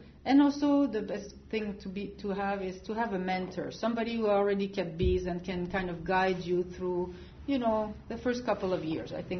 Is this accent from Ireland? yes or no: no; France; English is a second language; now in United States; I came from France with my husband, and we've been living in the United States for 28 years now. And yes, this accent will always be with me.